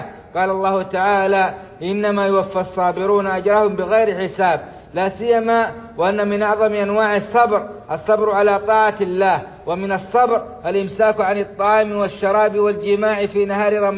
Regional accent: Saudi Arabia; بلادنا السعودية حرسها الله

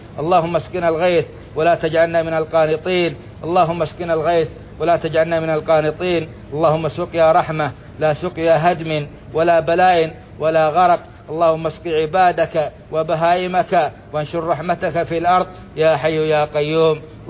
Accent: Saudi Arabia

